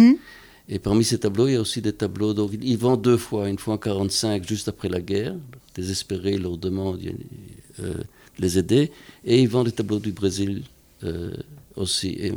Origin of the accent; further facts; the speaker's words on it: Belgium; lorsqu'il est venu chez nous en Belgique